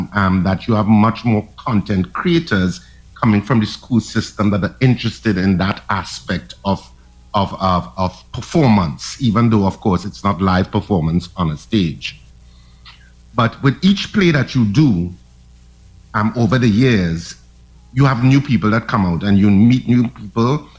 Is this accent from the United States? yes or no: no; Trinidad & Tobago; I'm from Trinidad